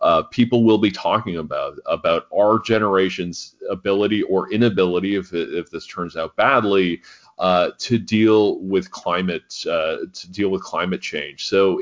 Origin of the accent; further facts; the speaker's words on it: London, Ontario, Canada; I grew up in London, Ontario, you know, in the sort of East End, you know, by a tire rim factory. You know, I'm just some blue collar kid.